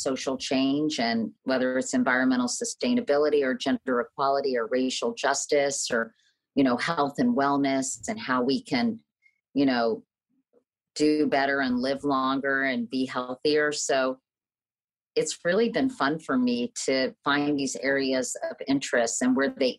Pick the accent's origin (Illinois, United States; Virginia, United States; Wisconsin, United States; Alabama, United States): Virginia, United States; I grew up in Virginia and didn't really understand the provenance of these statues